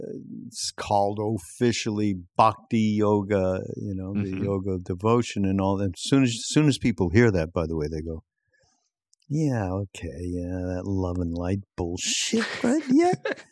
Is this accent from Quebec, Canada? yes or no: yes; Quebec, Canada; because I'm from Quebec, yep, and that's how the French would say it.